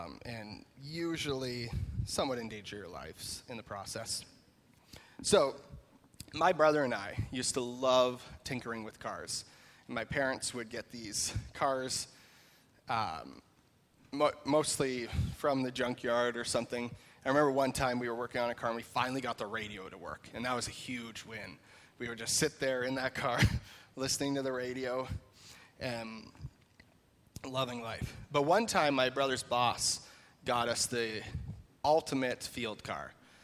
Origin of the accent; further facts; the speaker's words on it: Holstein, Ontario, Canada; I am from Acton, but originally I am from Holstein. So I spent from age 10 to age, whenever I got married, in Holstein, Ontario, on a farm on Southgate 14.